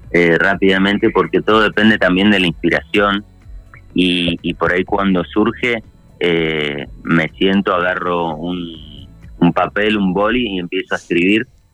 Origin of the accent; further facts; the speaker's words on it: Argentina; yo vengo de Argentina y ahí mi música suena en Argentina, en las radios